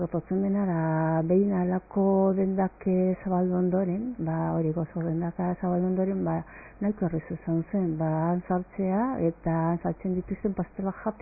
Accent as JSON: {"language": "Basque", "town": "Gorliz", "region": "Basque Country", "country": "Spain", "tie": "born or raised there", "also_born_or_lived": "Bilbao", "said": "nik Bilbon jaio nintzen, baina gero 10 urterekin eraman ninduten Gorlizara bizitzera."}